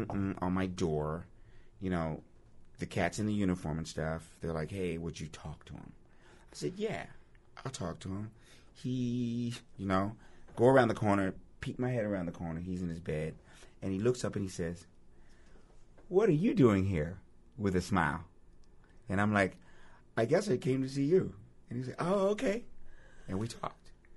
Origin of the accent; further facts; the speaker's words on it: Mississippi, United States; I'm from Mississippi. You know, so there's a lot of, and she's from Mississippi